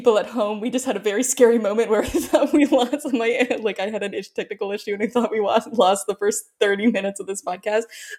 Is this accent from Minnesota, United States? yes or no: yes; Minnesota, United States; I'm from the Midwest. I can't compete. Like, I'm from Minnesota.